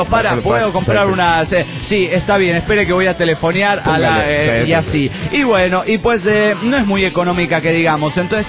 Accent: Mexico City, Mexico; del DF Mexicano.

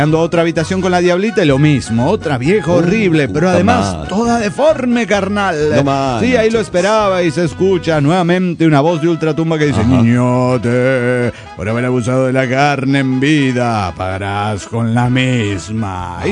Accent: Tarija, Bolivia; Soy el emputante de Tarija, Bolivia.

